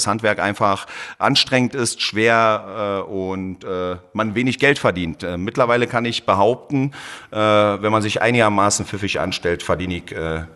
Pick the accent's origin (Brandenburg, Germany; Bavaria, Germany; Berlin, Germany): Berlin, Germany; ich komme aus Berlin, bin in Berlin geboren, habe aber südländische Wurzeln, speziell aus Kroatien.